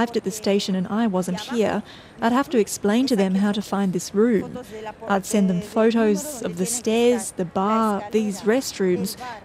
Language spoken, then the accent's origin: English; Rif, Morocco; first language Berber; English is a second language; I'm from the Rif region in Morocco, and there our mother tongue is Berber, but I also speak Arabic.